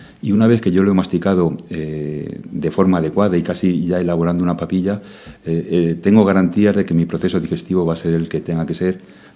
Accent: Segovia, Castile and León, Spain; Yo soy de Segovia, toda mi familia ha sido agricultor. Y tengo esa procedencia.

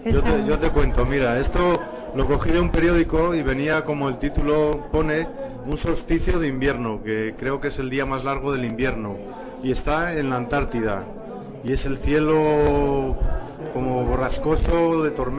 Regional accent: Castile and León, Spain; Yo soy zamorano.

